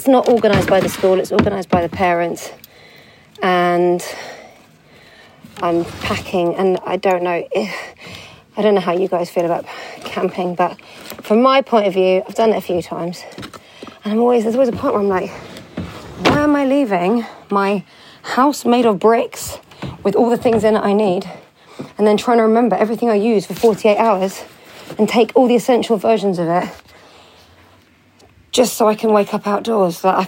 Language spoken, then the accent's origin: English; London, United Kingdom; given it was a really drizzly day in my hometown in London.